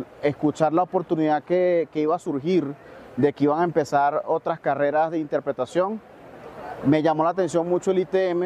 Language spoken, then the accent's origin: Spanish; Venezuela; now in Colombia; soy venezolano y me remonta al 2018 cuando llegué acá a Colombia.